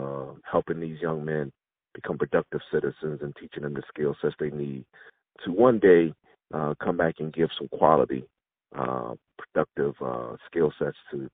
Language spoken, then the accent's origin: English; Virginia, United States; Well, because of so much history, you know, there we didn't come from a metropolitan city such as Washington, D.C., so a lot of our heroes were guys